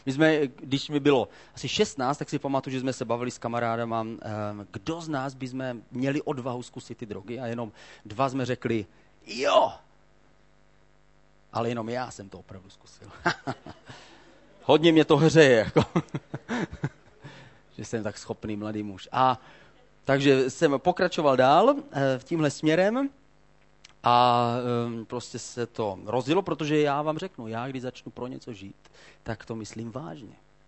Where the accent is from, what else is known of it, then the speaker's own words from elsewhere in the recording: Olomouc Region, Czechia; protože já jsem z Hané, že?